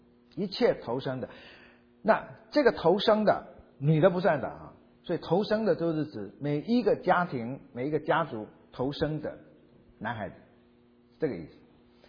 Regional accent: Fujian, China; 那毕竟刚从我的家乡福建回来吧

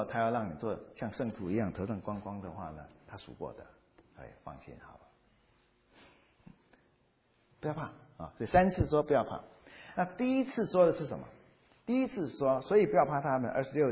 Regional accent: China; 甚至我们中国人说丑话先说在前面

